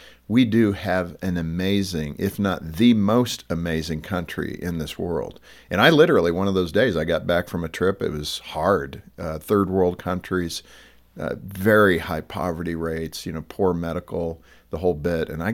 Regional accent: California, United States; Which is amazing because I was raised in California

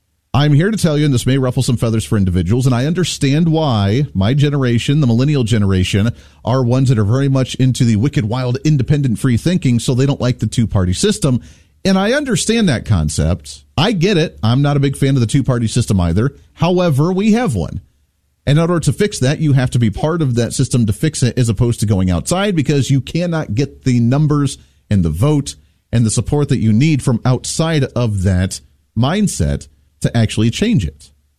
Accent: Ohio, United States; growing up in Ohio in that area, that was always about the Hawkeye Caucus

